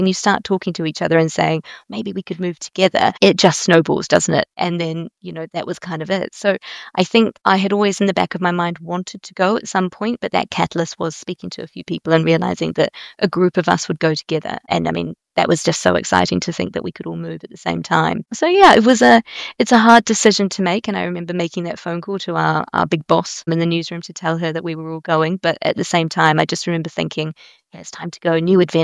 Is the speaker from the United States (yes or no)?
no; New Zealand; now in United Kingdom; I felt very British in New Zealand and I also felt like I didn't fit in for a long time. My accent was different.